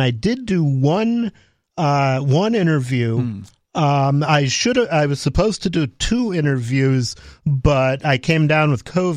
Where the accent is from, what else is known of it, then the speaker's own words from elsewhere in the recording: Ann Arbor, Michigan, United States; I grew up in Ann Arbor, Michigan